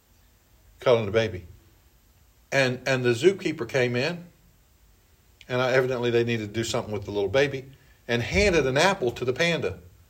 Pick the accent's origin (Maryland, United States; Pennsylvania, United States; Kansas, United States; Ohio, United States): Maryland, United States; Elkton; born there; I was born in Elkton, Maryland.